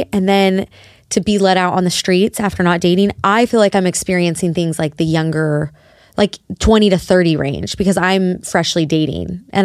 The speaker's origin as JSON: {"language": "English", "town": "Las Vegas", "region": "Nevada", "country": "United States", "tie": "born or raised there", "also_born_or_lived": "Seattle", "said": "I was basically raised in Vegas. I was born in Seattle, but pretty much my whole life."}